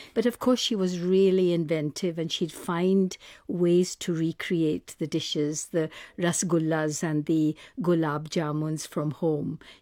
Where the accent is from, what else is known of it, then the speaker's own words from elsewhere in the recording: Glasgow, Scotland, United Kingdom; also born or lived in India / Wales; I'm a Scottish Pakistani Muslim Calvinist who grew up in Glasgow, was adopted by India and married into Wales.